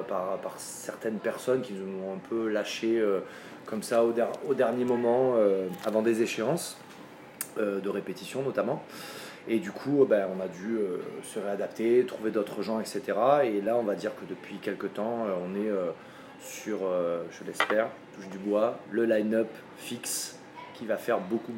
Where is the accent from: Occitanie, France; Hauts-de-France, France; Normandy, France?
Occitanie, France; Moi, je viens d'à côté de Montpellier.